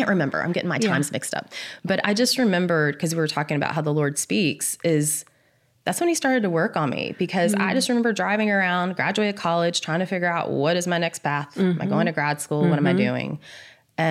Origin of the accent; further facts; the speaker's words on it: Fort Worth, Texas, United States; when we look at Fort Worth, I was raised in Northwest Church of Christ.